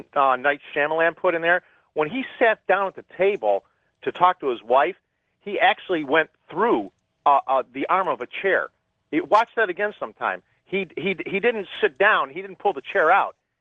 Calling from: Cleveland, Ohio, United States; I'm calling from Cleveland.

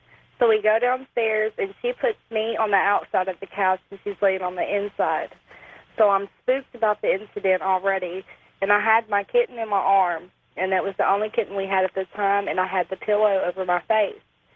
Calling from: Nashville, Tennessee, United States; I'm calling from Nashville, Tennessee.

